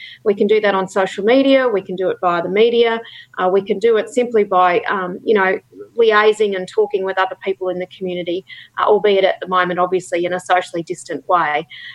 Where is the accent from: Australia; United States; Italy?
Australia; just part of being Australian, actually.